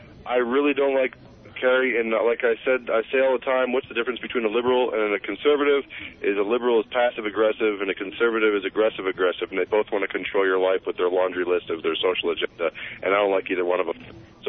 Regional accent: Portland, Oregon, United States; You know, you're making me homesick, because I'm from Portland, and I miss that place a whole lot.

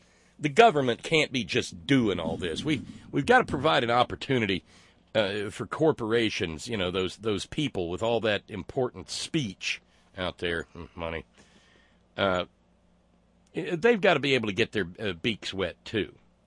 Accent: Alabama, United States; So is Coffee County, Alabama. So was the old high school in my hometown. John Coffee's name got around. His daughter, or wife, I can't remember which, was the namesake of the hospital where I was born.

